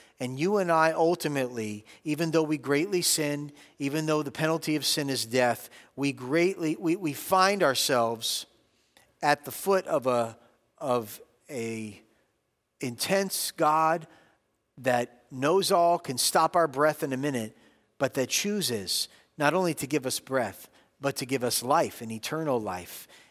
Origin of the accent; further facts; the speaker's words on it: United States; Because I'm an American.